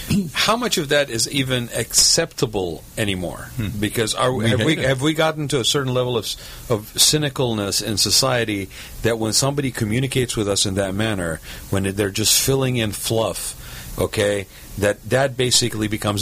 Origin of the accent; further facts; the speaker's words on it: San Clemente, California, United States; And I said I was from San Clemente.